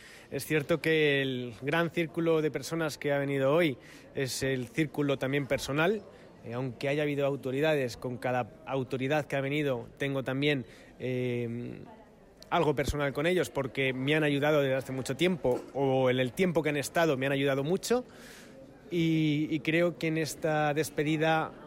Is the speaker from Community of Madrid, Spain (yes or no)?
yes; Madrid, Community of Madrid, Spain; como madrileño siempre he sentido el apoyo de mi gente, sobre todo de la gente de mi ciudad